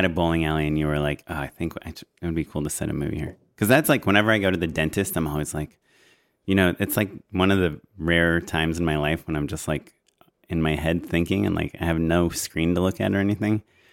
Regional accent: California, United States; My hometown is Orange County, in Orange County.

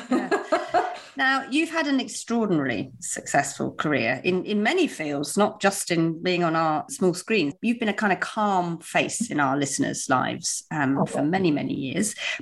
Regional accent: South West England, United Kingdom; Well, you know I'm Cornish and I grew up in Cornwall.

